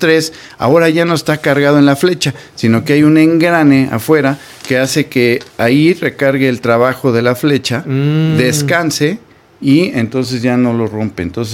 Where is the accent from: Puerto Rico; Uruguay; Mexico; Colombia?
Mexico; como buenos mexicanos, luego escuchamos ruido.